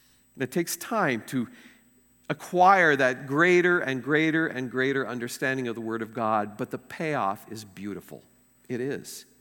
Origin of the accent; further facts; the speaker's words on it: Chicago, Illinois, United States; You know, I come from Chicago, which is not always the nicest town.